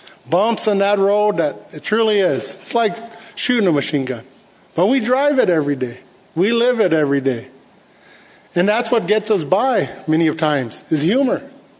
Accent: Whitehorse, United States; And in April, we went down to Whitehorse, my hometown.

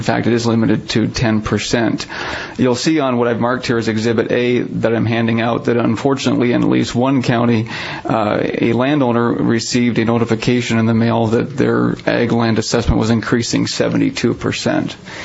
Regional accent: Sioux Falls, South Dakota, United States; I'm a lawyer from Sioux Falls

